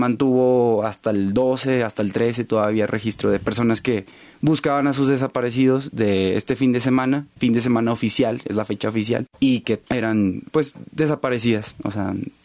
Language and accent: Spanish; Saltillo, Coahuila, Mexico; yo soy de Saltillo, Coahuila, y Allende, Coahuila, está a 5 horas de Saltillo.